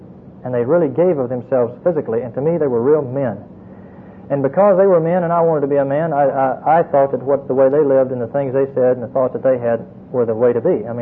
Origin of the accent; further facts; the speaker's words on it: United States; I mean, I was raised in America. I grew up in America.